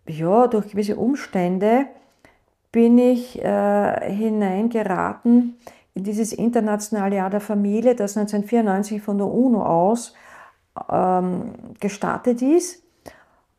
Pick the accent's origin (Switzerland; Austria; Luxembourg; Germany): Austria; als Österreicherin